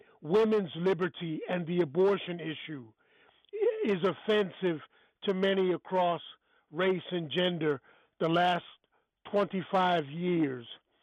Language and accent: English; United States; now in Germany; But I just want to say, as an American here in Germany, immigrants are human beings.